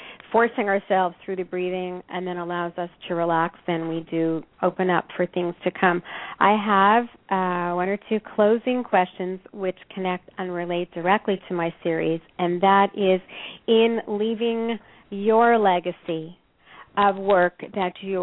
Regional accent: Canada; I so understand that being Canadian, being not having grown up in the United States anyhow

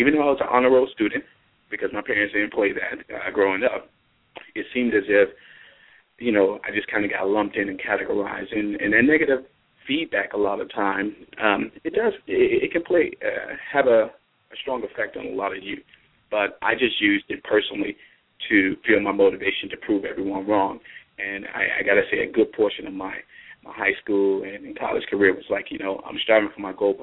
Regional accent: Fort Lauderdale, Florida, United States; Well, I was born in Miami, but raised in the Fort Lauderdale in the Dillard, West Kinlark, Eastgate.

